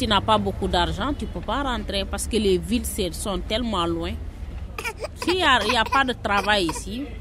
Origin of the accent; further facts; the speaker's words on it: Senegal; Je suis sénégalais. On est venu par voiture, la Mauritanie, traverser la Mauritanie aux frontières.